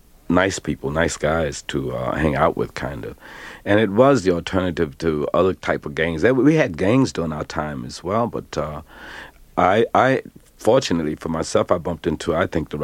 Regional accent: New York, United States; also born or lived in Henderson, North Carolina; I was born in Henderson, North Carolina, so I wasn't familiar with the street singing thing until I came to New York, which I was about 11 years old when my parents first moved to New York.

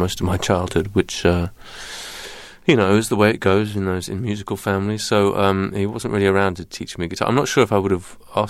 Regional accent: England, United Kingdom; I grew up in England, but was obsessed with country music.

